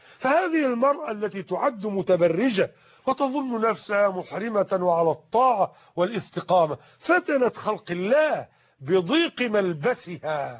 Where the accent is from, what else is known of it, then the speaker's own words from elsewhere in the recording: Egypt; يعني باللهجة العامية عندنا في مصر يزحلقك